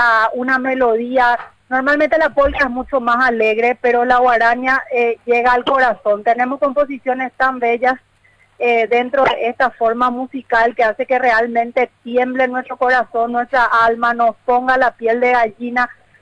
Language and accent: Spanish; Caaguazú, Paraguay; uno ya se emociona y se identifica totalmente como caaguaseño y como paraguayo